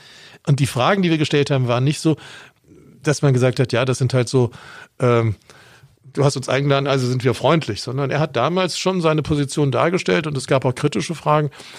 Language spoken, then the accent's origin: German; Bonn, North Rhine-Westphalia, Germany; now in Augsburg, Germany; ich bin in Bonn aufgewachsen